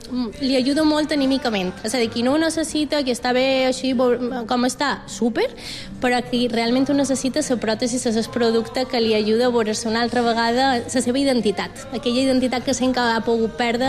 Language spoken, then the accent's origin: Catalan; Barcelona, Catalonia, Spain; De Barcelona.